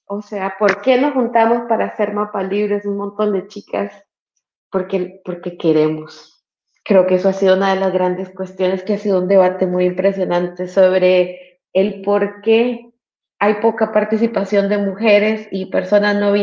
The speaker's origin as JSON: {"language": "Spanish", "country": "Nicaragua", "lives_now": "Paraguay", "said": "soy de Nicaragua, actualmente viviendo en Paraguay."}